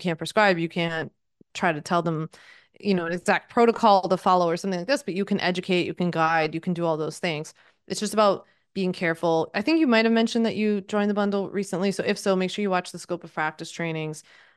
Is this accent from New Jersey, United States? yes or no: yes; Haddonfield, New Jersey, United States; I grew up in Haddonfield, in case you know it. And my dad lived in Cherry Hill.